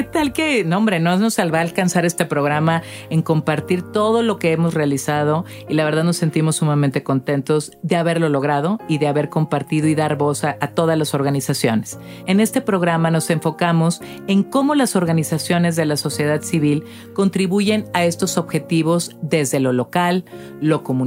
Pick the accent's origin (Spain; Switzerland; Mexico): Mexico; northern Mexico; como buena norteña hay escasez y soy muy sensible a este tema.